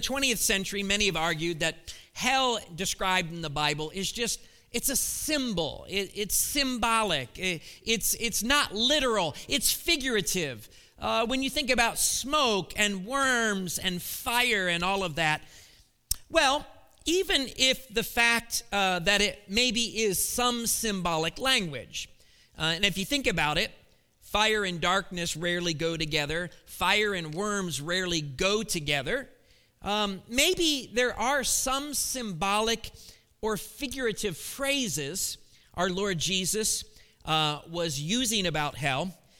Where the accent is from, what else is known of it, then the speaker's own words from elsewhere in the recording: Columbus, Ohio, United States; I grew into manhood, I guess, in Columbus, Ohio.